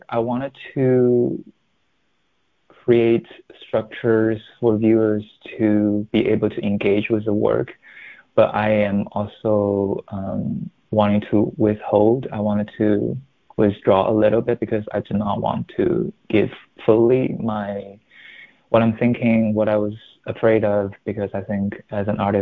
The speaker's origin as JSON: {"language": "English", "region": "Shanghai", "country": "China", "said": "I'm from Shanghai, China originally. And when I studied in US, I just feel so out of place because people keep saying these references I never heard of."}